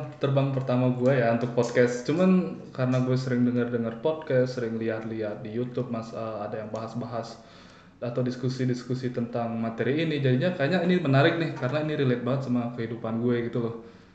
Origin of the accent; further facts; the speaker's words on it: Sumbawa Besar, West Nusa Tenggara, Indonesia; also born or lived in Atambua; Ya, terus gue lahir di NTT ketika bokap gue tugas di sana di Atambua tepatnya atau perbatasan dengan Timor Leste. Terus kemudian gue itu umur 2 tahun itu pindah ke NTB Sumbawa Besar. Nah, di sana gue mulai TK masuk TK di Sumbawa Besar itu di TK Sandi Putra yang mayoritasnya Islam.